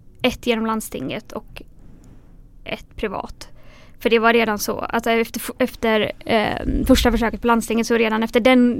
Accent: Gothenburg, Västra Götaland County, Sweden; now in Stockholm, Sweden; Jag kom från Göteborg ursprungligen, aha, men har ju bott i Stockholm i 13 år ungefär.

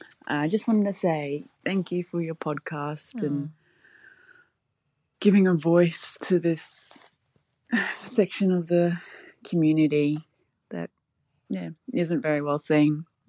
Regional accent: Brisbane, Queensland, Australia; I'm from Brisbane.

